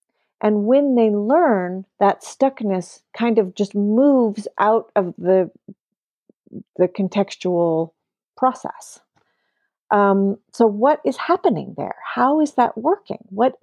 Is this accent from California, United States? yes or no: yes; California, United States; I'm an American, but I am also I'm also a Swedish citizen. I am I'm 50 years old, so I'm part of a particular generation, and that's a whole context. I am my language. I am my education, my set of demographics and my privileges. Right, I am that crazy kid that grew up in the Esalen